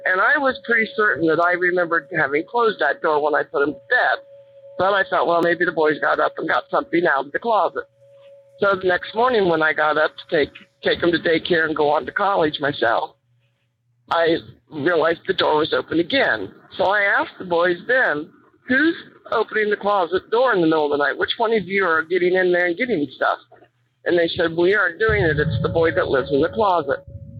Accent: Lancaster, Ohio, United States; I'm calling from Lancaster, Ohio. I grew up in the state of Ohio, born and raised in Lancaster.

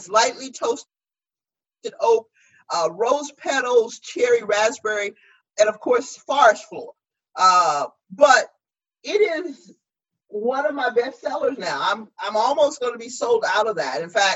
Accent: Texas, United States; I'm a Texan. This wine speaks my personality.

